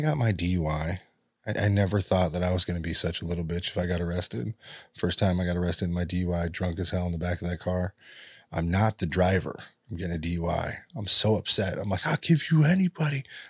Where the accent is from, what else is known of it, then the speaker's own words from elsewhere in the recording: California, United States; Now, if it was me, I'm from California, I've dealt with the streets.